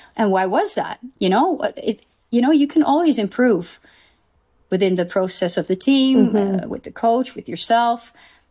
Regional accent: Netherlands; I'm from Holland.

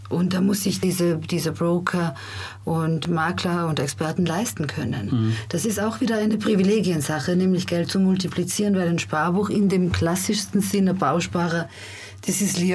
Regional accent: Innsbruck, Tyrol, Austria; Ich bin in Innsbruck aufgewachsen und da ist der Wohnmarkt wirklich krass.

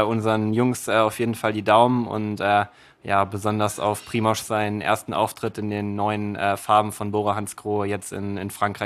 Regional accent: Hesse, Germany; Ich komme eigentlich auch aus dem Rhein-Main-Gebiet

